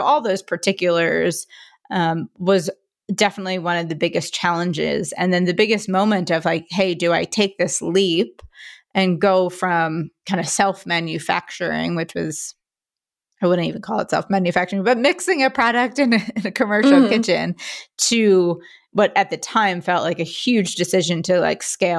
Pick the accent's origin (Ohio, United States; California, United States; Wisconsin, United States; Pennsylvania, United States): Pennsylvania, United States; Philadelphia; I'm from Philadelphia, and it was hard to find a commercial kitchen in New York.